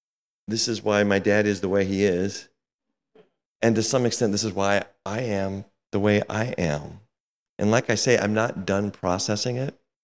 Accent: Iowa, United States; also born or lived in Kansas; I was born in Kansas. We moved to Northwest Iowa.

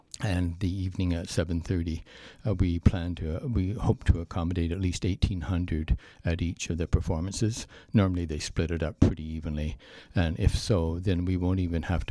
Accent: Missouri, United States; They keep telling me. I'm from Missouri, but they keep telling me that it's going to be better sound.

